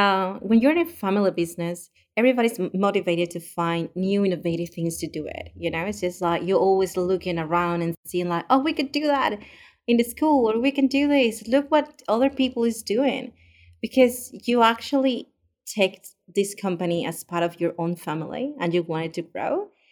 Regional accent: Peru; moved away as an adult; now in Australia; Yeah, well, I'm from Peru. My family also is from Peru. And I did almost all my studies back in Peru and my professional experience also there.

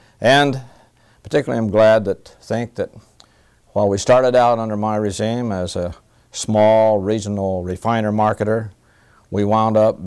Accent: Missouri, United States; also born or lived in Kansas; Yes, I was born in Kansas and grew up in western Missouri.

